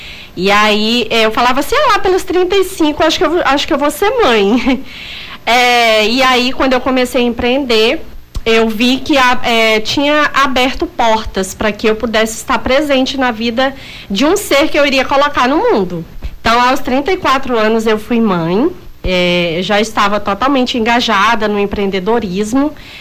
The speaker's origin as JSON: {"language": "Portuguese", "town": "Icuriã", "region": "Acre", "country": "Brazil", "tie": "born or raised there", "said": "Eu sou do interior do Acre, de um seringal chamado Icuriã. Fica depois de Assis Brasil, 80 quilômetros. E eu vim para a cidade aos 18 anos. Então, vim para Assis Brasil em busca de estudo. Depois vim para Rio Branco em 2005."}